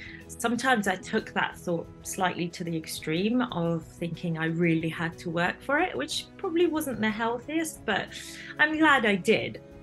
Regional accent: Iran; I was born in Iran, and as some of your listeners might know, I was born post-revolution in Iran, so I was raised in a very conservative and restricted society.

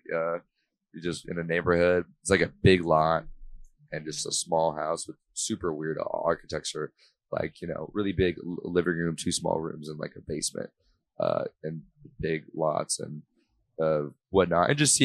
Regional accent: Huntington Beach, California, United States; being in, growing up in Huntington Beach, I have white friends who are into rap music.

